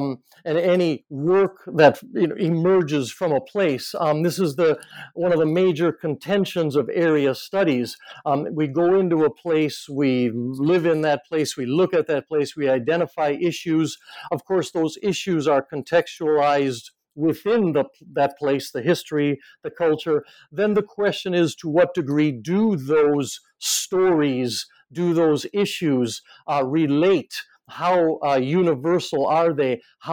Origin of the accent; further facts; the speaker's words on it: Aomori, Japan; I would go down to Tokyo and I would say, I'm from Aomori. And people would say, gee, I've heard of that place, but I know nothing about it.